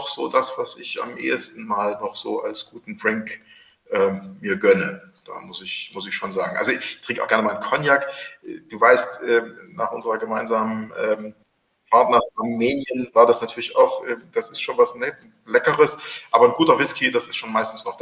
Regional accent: East Germany, Germany; muss ich mich jetzt nochmal outen, vielleicht auch als Ossi.

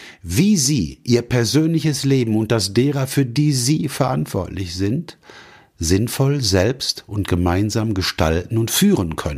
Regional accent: North Rhine-Westphalia, Germany; Ich komme nämlich aus dem Ruhrgebiet.

